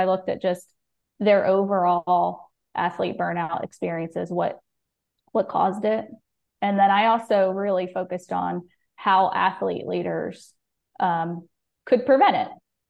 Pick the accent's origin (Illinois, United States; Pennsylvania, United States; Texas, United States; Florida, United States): Pennsylvania, United States; I grew up in Pennsylvania in a soccer family, one of five kids.